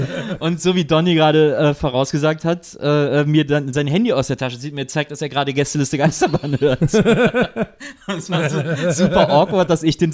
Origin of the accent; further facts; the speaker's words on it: Cologne, North Rhine-Westphalia, Germany; Ich war neulich in Köln. Ich war in Köln gewesen. Cool. Meine Heimat ja eigentlich.